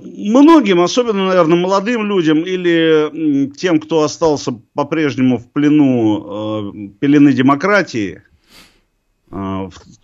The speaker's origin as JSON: {"language": "Russian", "region": "Moscow", "country": "Russia", "said": "А вот мы москвичи, да."}